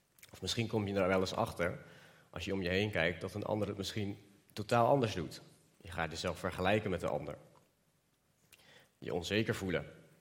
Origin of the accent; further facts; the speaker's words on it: Eindhoven, North Brabant, Netherlands; Ik kom uit Eindhoven.